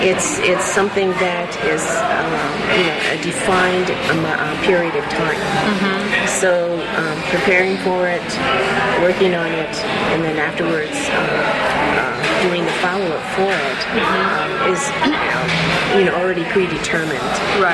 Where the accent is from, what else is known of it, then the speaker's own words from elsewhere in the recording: San Jose, California, United States; Well, I was born in San Jose, California. 1948. And so growing up in San Jose, it's like growing up in a small community